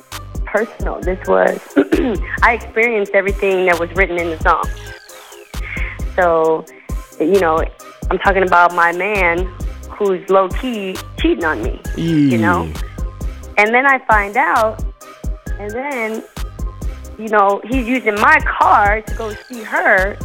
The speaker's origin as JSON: {"language": "English", "town": "St. Louis", "region": "Missouri", "country": "United States", "tie": "born or raised there", "said": "So I was born and raised in St. Louis. I went to an visual and performing arts school when I was 5"}